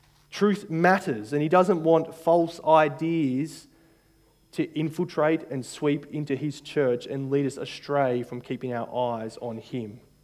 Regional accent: New South Wales, Australia; I grew up outside of Sydney

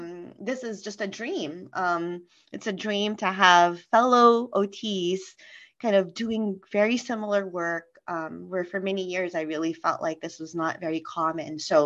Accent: Philippines; I'm not a native Spanish speaker, but I'm Filipina. So there's a lot of Spaniard that's been ingrained in our culture.

